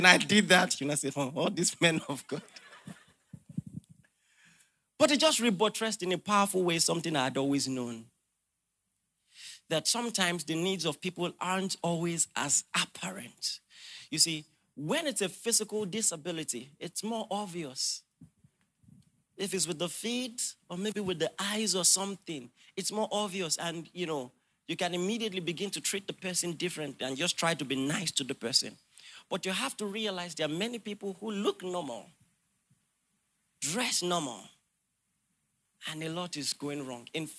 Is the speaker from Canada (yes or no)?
no; Nigeria; And even as a Nigerian, you read 50 people died.